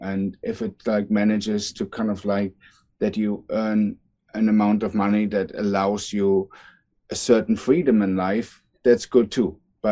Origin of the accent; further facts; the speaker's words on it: Berlin, Germany; Well, I grew up in East Berlin.